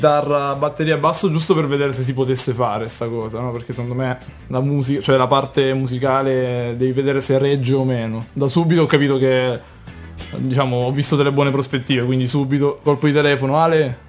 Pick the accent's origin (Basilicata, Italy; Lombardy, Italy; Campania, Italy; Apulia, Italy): Apulia, Italy; Squinzano; io ed Ale siamo pugliesi, provincia di Lecce, Squinzano.